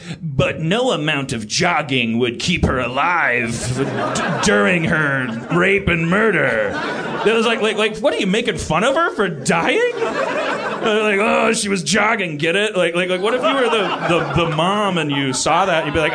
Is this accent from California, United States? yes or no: no; Brooklyn, New York, United States; If my neighbor gets killed, I care, because I'm from Brooklyn.